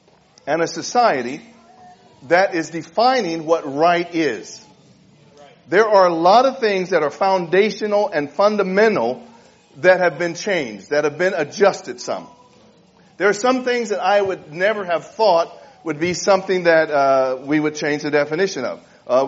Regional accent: Sacramento, California, United States; I'm from Sacramento, California.

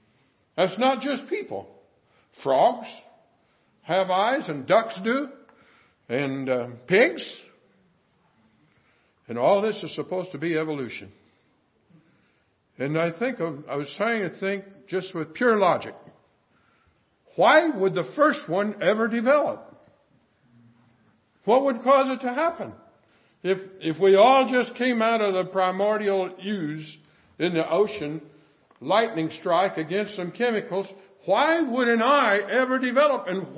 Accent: United States; But I'm an American, and you are too. This is the time that our country celebrates the occasion of being thankful to the Lord.

